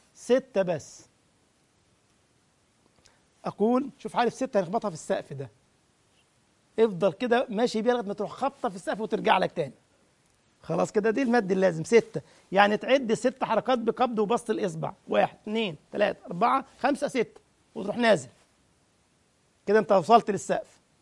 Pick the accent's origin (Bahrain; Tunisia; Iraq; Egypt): Egypt; عندنا في مصر كل إنسان واحد في البلكون يقول لك طل من البلكونة